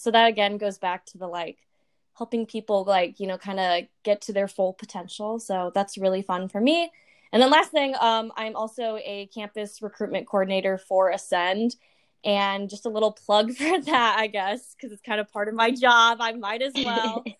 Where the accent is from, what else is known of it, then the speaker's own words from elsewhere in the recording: Valparaiso, Indiana, United States; So I'm from Valparaiso, Indiana, which is like an hour from Chicago.